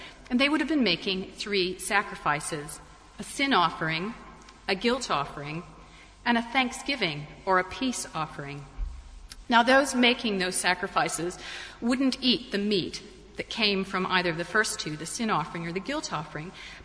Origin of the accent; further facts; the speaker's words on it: United States; certainly where I grew up in the States, one of the refrains from my childhood